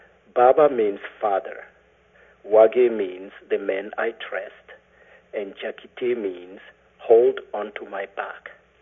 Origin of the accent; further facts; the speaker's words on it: Mali; I am from Mali, West Africa.